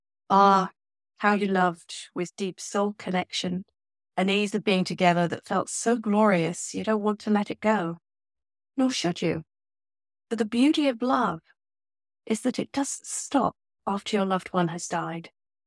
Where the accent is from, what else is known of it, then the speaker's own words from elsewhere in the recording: England, United Kingdom; No, I'm just quiet. I'm very English and I don't express my emotions out to you, but I'm dying inside.